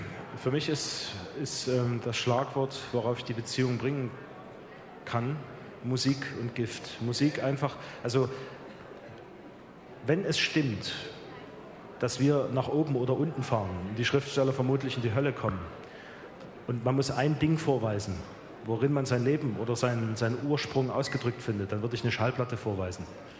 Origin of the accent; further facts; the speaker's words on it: Dresden, Saxony, Germany; mit dem ich mich immer auch als Dresdner und zwangsläufig auseinandergesetzt habe.